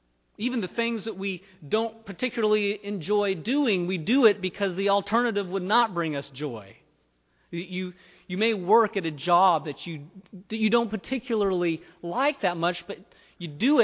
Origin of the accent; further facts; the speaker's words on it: California, United States; now in Mississippi, United States; Many of you know, I grew up in California. God alone knows how I ended up in Mississippi. But I grew up about an hour and a half drive from Yosemite National Park, born and raised there my whole life